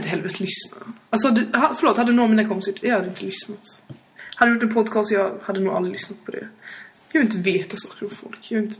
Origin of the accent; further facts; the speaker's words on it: Stockholm, Stockholm County, Sweden; Jag växte upp i Stockholm, det är helt annorlunda.